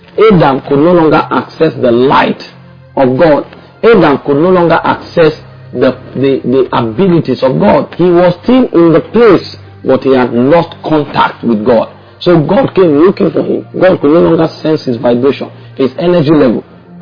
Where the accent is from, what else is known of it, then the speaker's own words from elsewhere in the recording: Nigeria; I am a Nigerian.